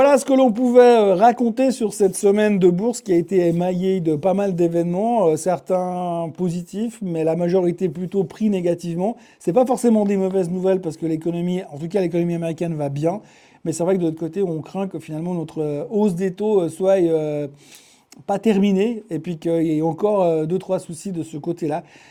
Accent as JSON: {"language": "French", "country": "Switzerland", "said": "ce qu'il faut retenir chez nous en Suisse"}